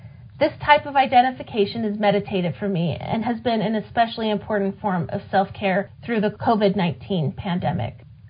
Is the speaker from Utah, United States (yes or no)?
yes; Smithfield, Utah, United States; Growing up in Smithfield Canyon in northern Utah, I heard birds singing every day.